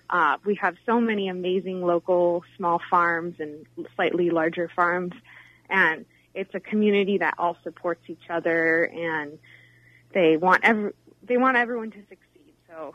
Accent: Santa Cruz, California, United States; also born or lived in France; Yeah, I grew up in Santa Cruz and also in France because my mother is French.

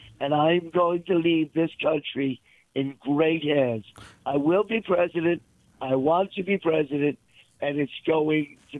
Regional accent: Queens, New York, United States; not far from where I grew up in Queens.

